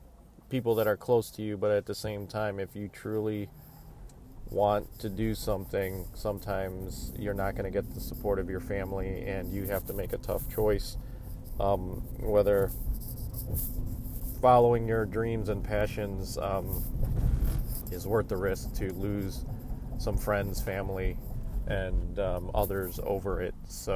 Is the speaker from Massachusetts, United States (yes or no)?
no; Cleveland, Ohio, United States; but I grew up in Cleveland, and my parents were in Cleveland